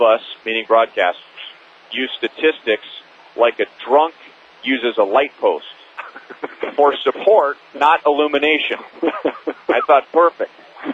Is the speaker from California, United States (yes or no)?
yes; Los Angeles, California, United States; I grew up in Los Angeles listening to Vin Scully